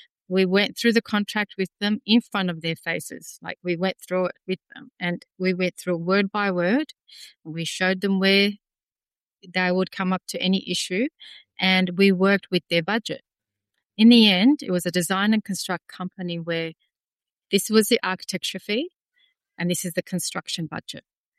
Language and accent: English; Wollongong, New South Wales, Australia; I grew up in Wollongong.